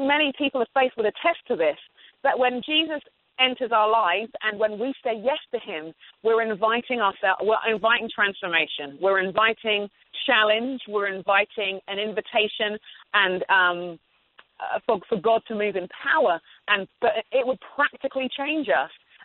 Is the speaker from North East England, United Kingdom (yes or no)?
no; London, United Kingdom; well, I'm a Nigerian and I'm a Brit. My parents are Nigerian and they moved to England in the 1960s. So I grew up in London.